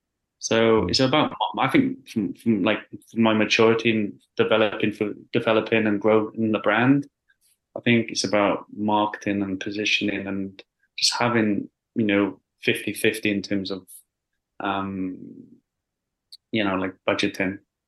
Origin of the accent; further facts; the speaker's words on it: Wales, United Kingdom; I grew up in Wales, in a small village.